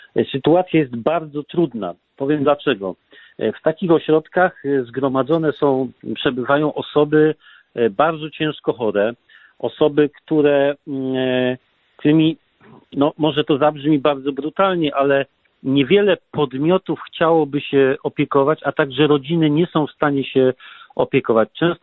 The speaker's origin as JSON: {"language": "Polish", "town": "Olkusz", "region": "Lesser Poland", "country": "Poland", "said": "ja sam pochodzę z Olkusza"}